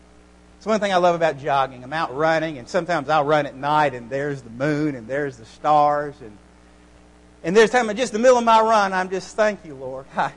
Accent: Birmingham, Alabama, United States; wow, I grew up in Birmingham. I could move Red Mountain.

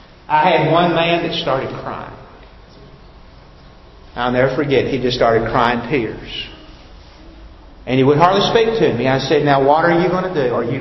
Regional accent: Birmingham, Alabama, United States; and sadly, in some parts of our country, growing up in Birmingham

